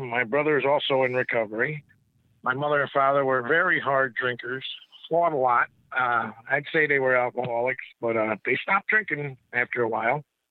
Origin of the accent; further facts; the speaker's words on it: Poughkeepsie, New York, United States; also born or lived in Buffalo, United States; Well, I was born in Buffalo, New York, and that's where all of my relatives are, on my both sides of the family. And for some reason, my father decided to move us to Poughkeepsie, New York. And that's where I grew up, in that area.